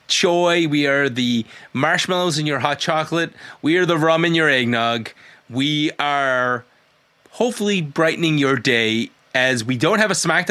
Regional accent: Nova Scotia, Canada; we're from Atlantic Canada. Greg's from Newfoundland. I'm from Nova Scotia.

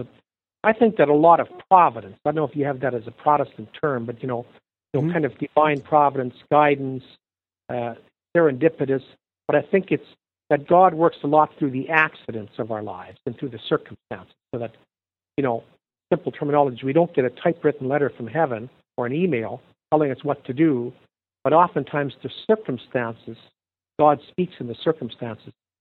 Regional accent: Saskatchewan, Canada; also born or lived in Edmonton / Toronto / Rome; I'm from the Canadian prairies, actually originally born, raised in Saskatchewan, but lived most of my life, adult life, because I joined the missionary order first in Edmonton, then Toronto, and then I spent 6 years in Rome before I came here.

